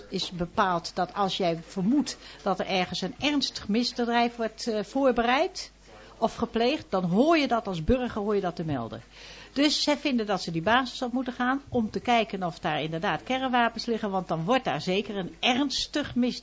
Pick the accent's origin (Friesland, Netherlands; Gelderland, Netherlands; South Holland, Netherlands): Friesland, Netherlands; Ik kom sowieso al uit Friesland.